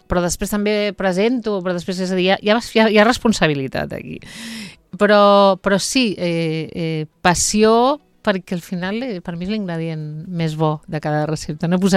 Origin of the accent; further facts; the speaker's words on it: Garriguella, Catalonia, Spain; a Garriguella, al meu poble